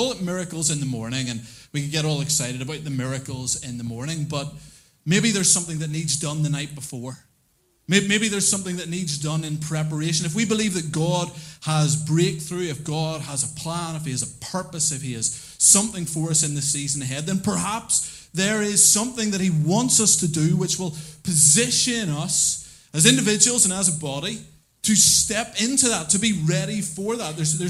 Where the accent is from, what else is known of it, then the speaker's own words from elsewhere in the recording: Holywood, Northern Ireland, United Kingdom; It was kind of an archetypal, straightforward Northern Irish barbecue. Okay, I'm from Hollywood.